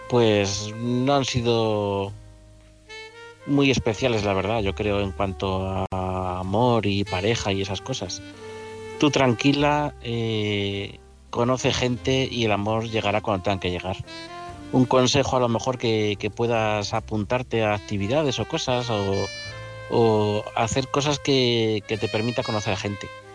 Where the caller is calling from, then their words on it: Madrid, Community of Madrid, Spain; de Madrid